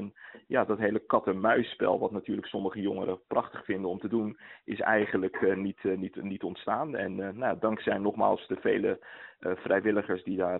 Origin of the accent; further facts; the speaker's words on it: Leiden, South Holland, Netherlands; Ik ben ook gewoon een Leidenaar.